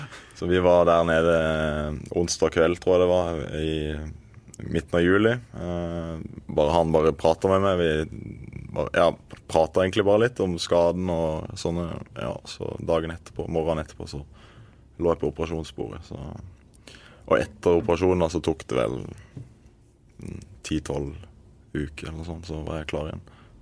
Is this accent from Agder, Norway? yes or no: yes; Mandal, Agder, Norway; now in Oslo, Norway; Så jeg hadde jo sommerferie i 3-4 måneder, bare var hjemme i Mandal, og Mandal koste meg.